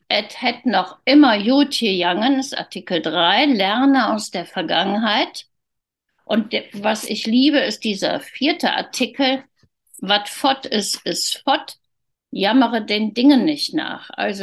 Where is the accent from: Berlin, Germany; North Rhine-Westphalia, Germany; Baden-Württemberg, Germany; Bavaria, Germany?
North Rhine-Westphalia, Germany; Cologne; Ich bin Rheinländerin. Ich komme aus Köln.